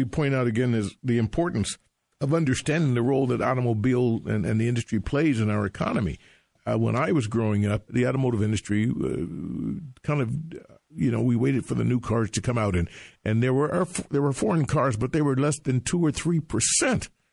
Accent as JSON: {"language": "English", "town": "Detroit", "region": "Michigan", "country": "United States", "tie": "born or raised there", "said": "growing up in Detroit, we used to say, how goes the auto industry, so goes the U.S. economy."}